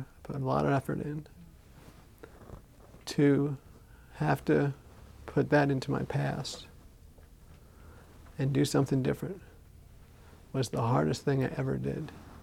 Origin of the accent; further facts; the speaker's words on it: New York, United States; I went to University of Massachusetts, and I was from New York, but I wanted to be near my family, my grandfather, my grandmother.